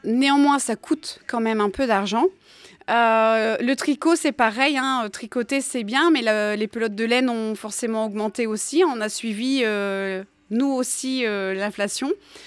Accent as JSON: {"language": "French", "town": "Loison-sous-Lens", "region": "Hauts-de-France", "country": "France", "tie": "born or raised there", "said": "je suis native de Loison, donc vraiment juste à côté. J'ai fait mes études à Lens, au lycée sur Lens."}